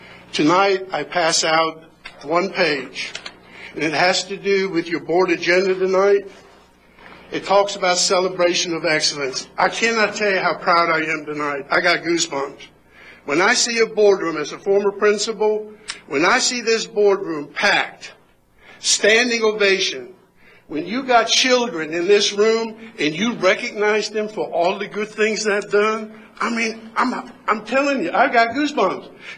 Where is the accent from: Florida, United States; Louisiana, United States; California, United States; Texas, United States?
Florida, United States; Sorrento; I'm from Sorrento, Florida